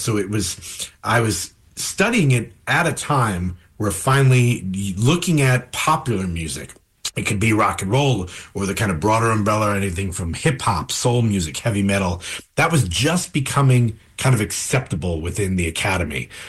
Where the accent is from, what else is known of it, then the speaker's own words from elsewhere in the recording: New York, United States; I didn't know those as names growing up in New York.